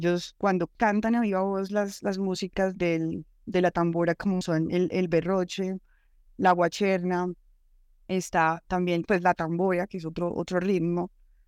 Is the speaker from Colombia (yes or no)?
yes; Boyacá, Colombia; yo soy una boyacense, pero lo estudio a cabalidad porque me fascina, incluso acá en Boyacá